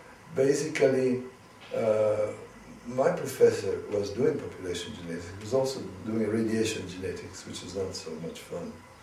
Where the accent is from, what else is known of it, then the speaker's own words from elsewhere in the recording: Turin, Piedmont, Italy; also born or lived in Genoa; I was born in Italy, in Genova, in 1922, which is a long time ago. And I didn't stay long in Genova because my father then moved, my family moved to Torino, and I did all my schools in Torino